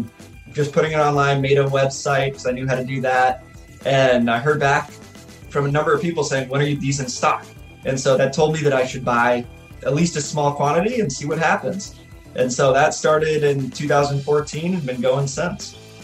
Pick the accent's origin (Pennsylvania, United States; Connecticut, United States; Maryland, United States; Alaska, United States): Alaska, United States; And being a hockey player growing up and growing up in Alaska, I was always interested in the concept of warmer hockey gear for playing outside.